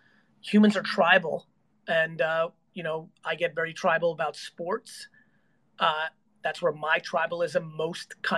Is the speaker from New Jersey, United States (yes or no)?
yes; New Jersey, United States; Well, like, I'm 46 years old and I grew up in Jersey, right?